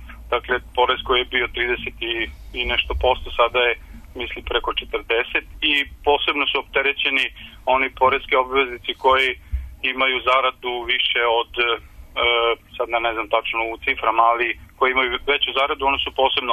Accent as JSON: {"language": "Serbian", "country": "Serbia", "moved": "yes", "said": "Ja kao Srbin"}